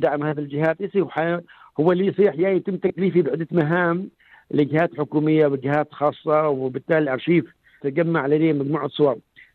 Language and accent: Arabic; Oman; عندنا في عمان 61 ولاية تمتد من مسندة في أقصى الشمال وحتى المزيونة في أقصى الجنوب